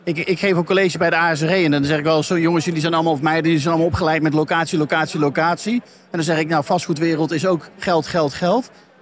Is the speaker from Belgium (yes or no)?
no; Netherlands; we zijn wel Nederlanders.